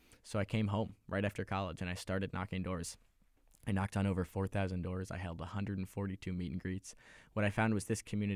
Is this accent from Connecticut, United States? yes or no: yes; Westport, Connecticut, United States; I can tell you from personal experience, young people aren't excited about moving back to Connecticut. I grew up in Westport.